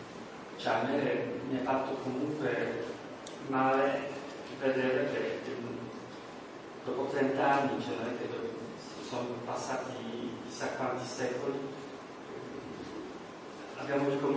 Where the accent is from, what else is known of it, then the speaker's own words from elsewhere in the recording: Poland; Italian is a second language; moved away; io sono scappato dalla Polonia nel 91, a pochi mesi dopo caduta del muro di Berlino